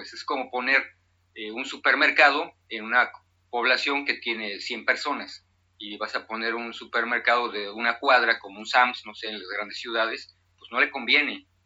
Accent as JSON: {"language": "Spanish", "country": "Mexico", "said": "también me siento muy, muy mexicano, muy orgulloso de mis culturas precolombinas"}